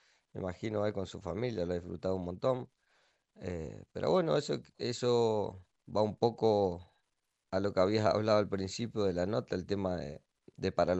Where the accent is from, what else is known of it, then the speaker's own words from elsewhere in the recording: Argentina; en este caso de Argentina, pues yo soy argentino, no podía jugar en otra selección